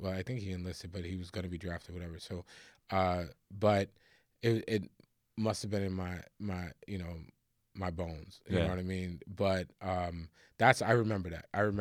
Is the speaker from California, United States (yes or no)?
no; Bronx, New York, United States; Like, I grew up in the Bronx, very poor, welfare, all of that stuff.